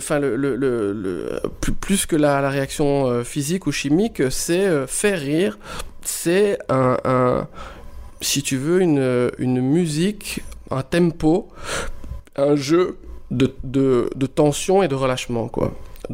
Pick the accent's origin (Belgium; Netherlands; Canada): Belgium; Wallonia; Chez nous, en Wallonie, on a tendance à ou comparer à la France directement